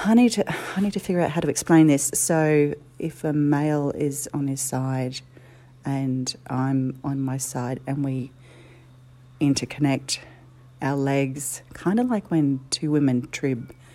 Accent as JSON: {"language": "English", "country": "New Zealand", "lives_now": "Australia", "said": "I'm not actually Australian. I've lived here all of my life, but I'm actually from New Zealand."}